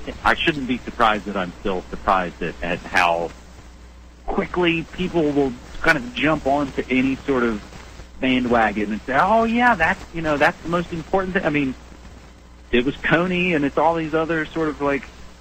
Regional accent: West Virginia, United States; moved away as an adult; now in Portland, United States; I'm not born and raised in Portland. You know I'm a West Virginia boy. But I've been here for a decade.

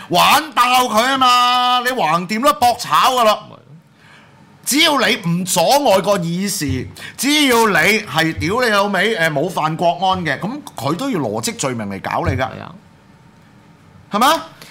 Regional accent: Hong Kong; 我哋香港人心目中諗緊啲乜撚嘢

